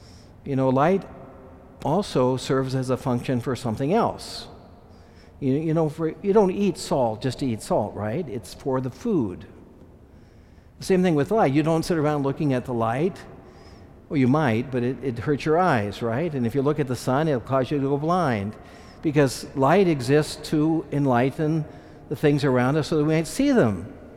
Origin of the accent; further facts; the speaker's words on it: Kansas, United States; I'm from Kansas, where we have a lot of things in bushel baskets.